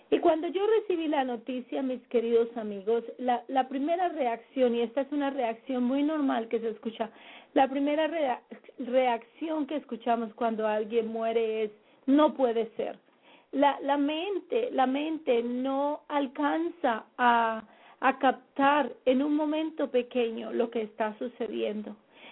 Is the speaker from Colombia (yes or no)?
yes; Colombia; moved away; yo salí de Colombia, mi país natal, hace más o menos 24 años. Y hace muchos años no veo a mi familia.